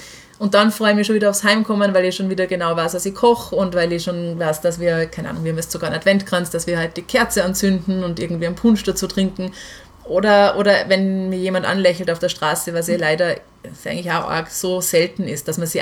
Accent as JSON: {"language": "German", "region": "Salzburg", "country": "Austria", "tie": "born or raised there", "said": "dass ich bin in Salzburg halt aufgewachsen"}